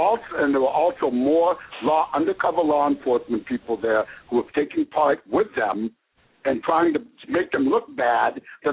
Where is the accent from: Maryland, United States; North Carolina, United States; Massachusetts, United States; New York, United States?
Massachusetts, United States; Boston; The Boston FBI is one of the most corrupt FBI outfits for years, and I'm from Boston, and we were told that for years.